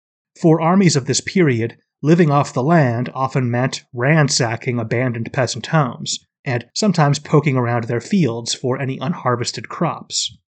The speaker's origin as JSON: {"language": "English", "town": "Seattle", "region": "Washington", "country": "United States", "tie": "born or raised there", "said": "I grew up in the Capitol Hill neighborhood, right in the city, and went to St. Joe's as a kid. I moved back here a couple years ago, although obviously not to Capitol Hill, which has become insanely expensive."}